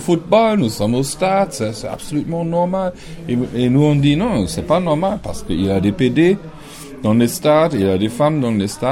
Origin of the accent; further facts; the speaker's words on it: Bremen, Germany; French is a second language; Je viens de Brême.